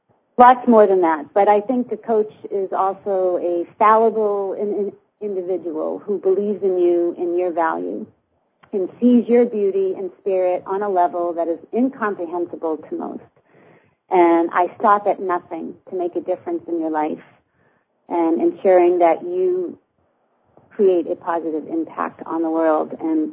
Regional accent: Boston, Massachusetts, United States; And I'm calling from Boston. My origin of birth and where I grew up, and it's a beautiful day here.

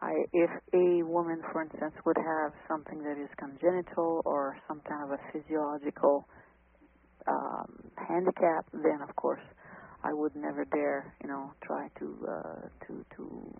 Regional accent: Montreal, Quebec, Canada; right now I'm talking to you from upstate New York. It's called a small town called Plattsburgh. But I am from Montreal, and I travel back and forth because my sweetheart lives here.

